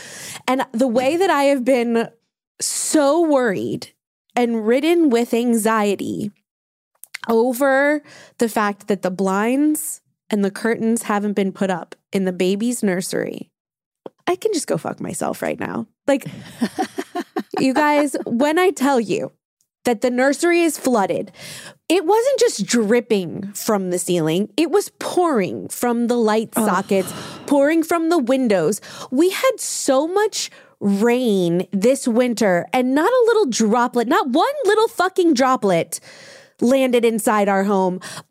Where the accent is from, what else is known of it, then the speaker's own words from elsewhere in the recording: Louisiana, United States; I have been through Hurricane fucking Katrina. I am from Louisiana.